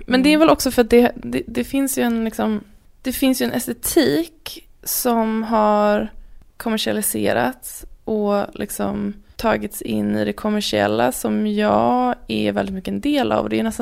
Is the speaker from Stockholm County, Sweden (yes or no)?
yes; Värmdö, Stockholm County, Sweden; Jag växte upp på Värmdö.